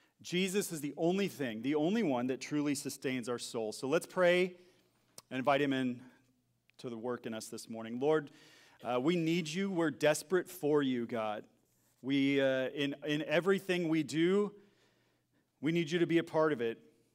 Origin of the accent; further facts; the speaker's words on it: Texas, United States; I grew up in Texas, and so like around Southern food cooking.